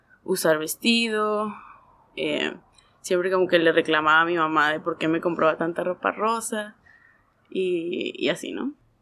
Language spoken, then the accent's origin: Spanish; Rosarito, Baja California, Mexico; also born or lived in Tijuana; Pues yo nací en Rosarito, ahí crecí toda mi infancia, mi adolescencia. Ya luego empecé a estudiar en Tijuana, entonces me moví para allá. Pero sí, tengo toda mi vida en la frontera, básicamente.